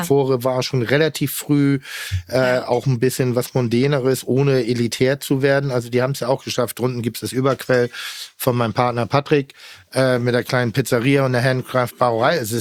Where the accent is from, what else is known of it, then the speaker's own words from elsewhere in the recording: Hamburg, Germany; also born or lived in Pinneberg; als zugereister Hamburger, ich bin Pinneberger, aber ich lebe mein Leben lang in Hamburg